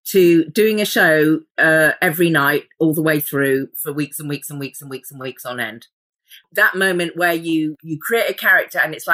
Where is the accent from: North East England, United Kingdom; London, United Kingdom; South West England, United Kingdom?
South West England, United Kingdom; born or raised there